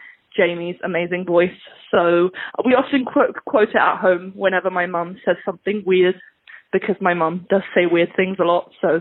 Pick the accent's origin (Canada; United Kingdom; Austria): Austria; I'm from Austria.